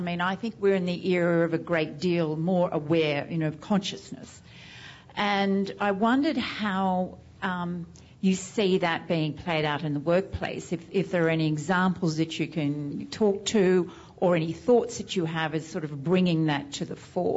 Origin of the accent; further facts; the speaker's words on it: Australia; I'm Australian, as some of you probably picked up by my accent. So I didn't grow up with Mr. Rogers